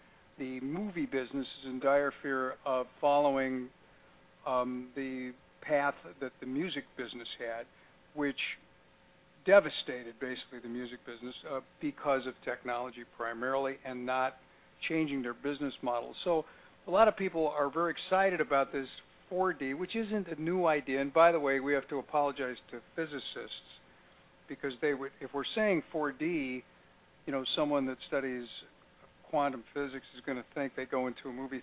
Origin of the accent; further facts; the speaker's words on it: Chicago, Illinois, United States; moved away as an adult; I was born there. I went to high school there. I went to college there. I've been there long.